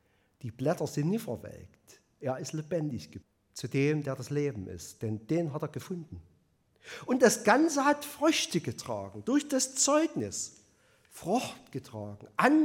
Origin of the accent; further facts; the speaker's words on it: Bautzen, Saxony, Germany; aus der Nähe von Bautzen, meine alte Heimat.